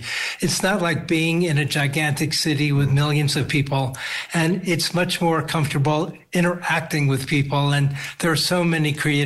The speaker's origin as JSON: {"language": "English", "town": "New York City", "region": "New York", "country": "United States", "tie": "born there", "lives_now": "New Mexico, United States", "said": "So as you said, I was born in New York City. Like many Asian Americans, I grew up with a lot of pressure to do something in science."}